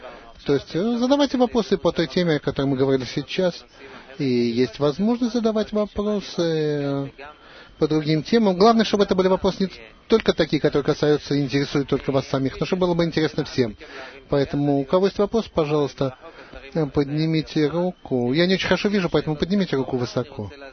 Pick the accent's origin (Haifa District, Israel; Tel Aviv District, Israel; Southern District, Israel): Haifa District, Israel; Haifa; Здравствуйте, я из Хайфы.